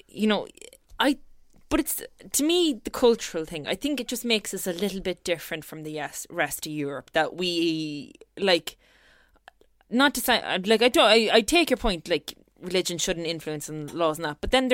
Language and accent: English; Drumconrath, Leinster, Ireland; I am uniquely positioned in this because I'm from Drumconrit in Meath